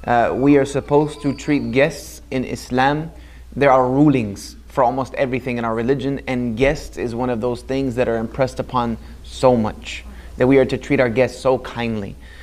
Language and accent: English; South Carolina, United States; moved away as an adult; I'm a Southern boy born and bred in South Carolina, so I know about all about Southern. I lost my twang quite a long time ago. I left South Carolina, you know, a very long time ago.